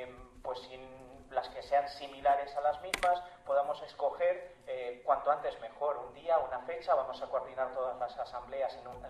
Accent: Villaverde, Community of Madrid, Spain; Soy de Villaverde, realmente represento la asamblea ahora mismo del distrito.

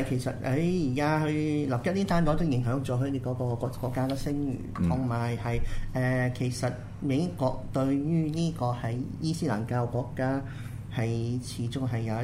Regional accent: East Malaysia, Malaysia; 西馬嘅資源係我哋東馬人嘅錢嚟㗎。

